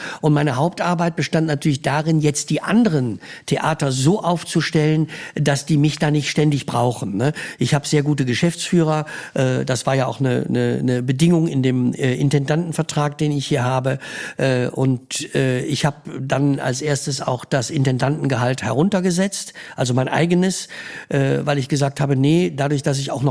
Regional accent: Düsseldorf, North Rhine-Westphalia, Germany; als Rheinländer, als Düsseldorfer, ich wohne in Düsseldorf am Rhein

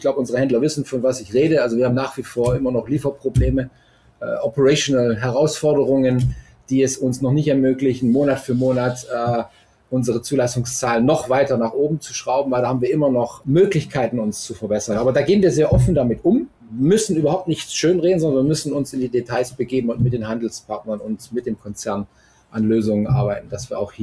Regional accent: Cologne, North Rhine-Westphalia, Germany; Ich komme ja aus Köln, da habe ich natürlich ein bisschen engeren Kontakt zu.

